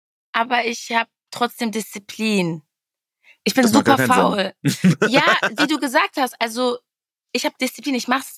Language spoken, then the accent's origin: German; Wattenscheid, North Rhine-Westphalia, Germany; Ich ziehe nach Wattenscheid zurück. Ich ziehe dahin zurück, wo ich herkomme.